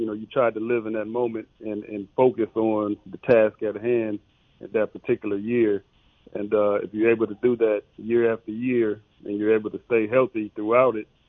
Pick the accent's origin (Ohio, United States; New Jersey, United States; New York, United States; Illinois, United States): Ohio, United States; Fremont; I grew up in Northwest Ohio, Fremont, Ohio.